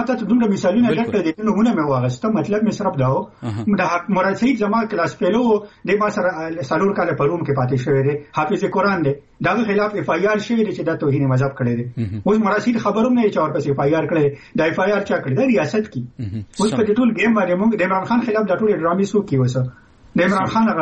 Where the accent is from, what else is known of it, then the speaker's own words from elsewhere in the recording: Khyber Pakhtunkhwa, Pakistan; چونکې مونږ د پښتونخوا یو مونږ دې صوبه کې